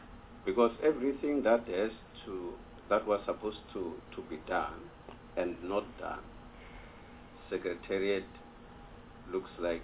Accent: Limpopo, South Africa; For instance, I'm coming from Limpopo in Mopani region.

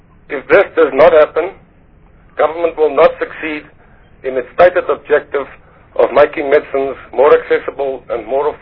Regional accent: Pretoria, Gauteng, South Africa; I'm an attorney from Pretoria

